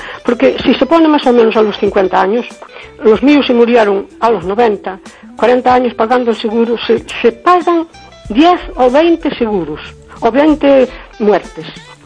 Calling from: Cespón, Galicia, Spain; de Cespón.

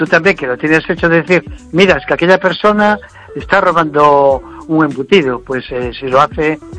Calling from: Vigo, Galicia, Spain

